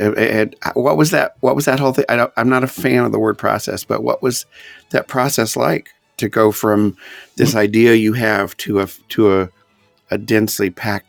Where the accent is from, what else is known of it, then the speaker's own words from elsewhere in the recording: Elkhart, Indiana, United States; I grew up in Elkhart, Indiana, which was a small town adjacent to South Bend, where Notre Dame is.